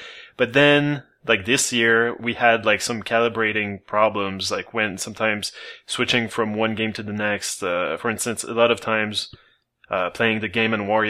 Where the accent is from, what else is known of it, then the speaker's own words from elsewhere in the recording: Canada; As a Canadian, I was not really, you know, interested by all the video options anyway.